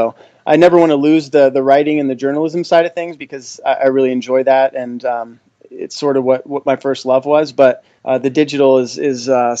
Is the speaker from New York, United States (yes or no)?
no; Philadelphia, Pennsylvania, United States; I grew up in the Philadelphia area, so grew up a Phillies fan.